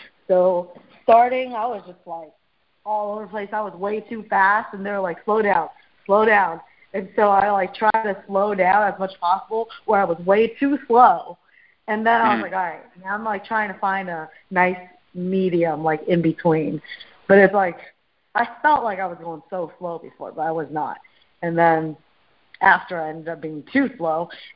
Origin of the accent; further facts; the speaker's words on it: United States; Since I am Chinese American, I embrace both my heritage with the Chinese background and the American background.